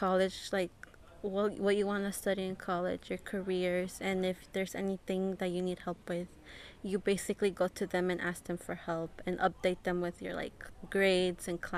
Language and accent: English; California, United States; it's kind of hot in here in this place, especially since I'm like from the Bay Area. It's more cold where I live.